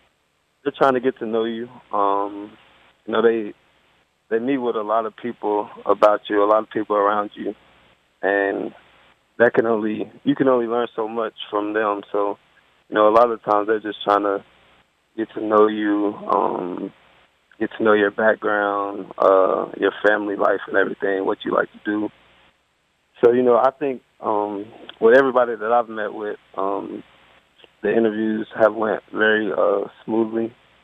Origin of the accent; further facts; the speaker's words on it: Murfreesboro, Tennessee, United States; I'm from Murfreesboro, Tennessee. It's about 30 minutes outside of Nashville.